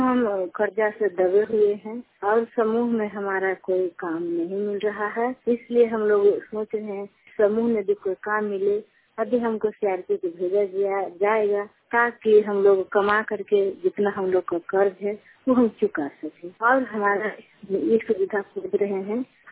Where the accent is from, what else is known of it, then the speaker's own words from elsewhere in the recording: Harnaut, Bihar, India; हरनौत प्रखंड ललंदा जिला के रहने वाली हूँ और बसनियामा पंचायत से बोलती हूँ